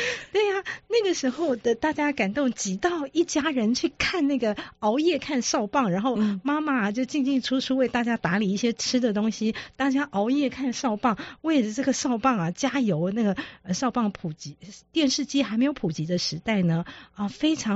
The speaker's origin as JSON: {"language": "Chinese", "town": "Yilan", "region": "Yilan County", "country": "Taiwan", "tie": "born or raised there", "said": "对，宜兰"}